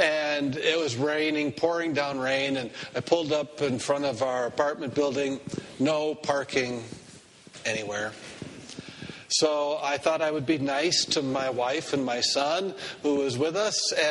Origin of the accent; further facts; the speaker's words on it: Minnesota, United States; Now, I'm from Minnesota, the Midwest of the United States, with lots of land and brand new cities.